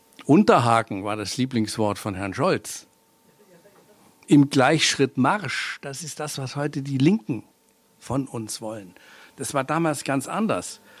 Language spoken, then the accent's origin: German; Lake Constance, Germany; Ja, natürlich, ich bin am Bodensee aufgewachsen.